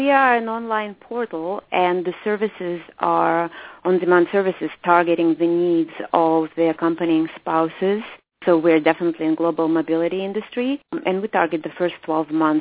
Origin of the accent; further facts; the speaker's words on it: Moscow, Russia; English is a second language; moved away as an adult; From then the Soviet Union, now Russia, but born and raised in Moscow.